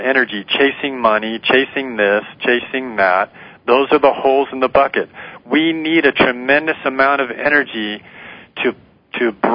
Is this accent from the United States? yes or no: yes; Arizona, United States; moved away as an adult; also born or lived in California; I'm originally from Arizona.